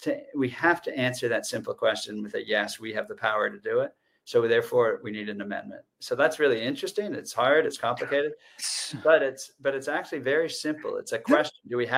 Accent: Concord, New England, United States; And, I'm from New England. We have town meeting. We've had town meeting for 400 years as our form of government.

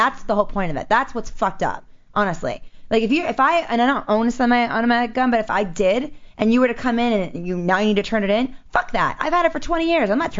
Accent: East Coast, United States; And I grew up on the East Coast. I'll tell you what, East Coast drivers are way better than over

